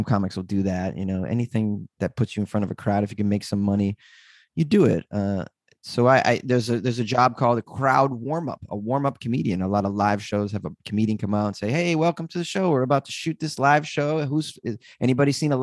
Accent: Boston, Massachusetts, United States; moved away; I'm from Boston. I had just moved from Boston.

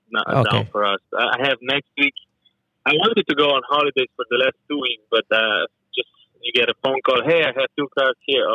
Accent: Slovenia; So I'm from Slovenia, Europe.

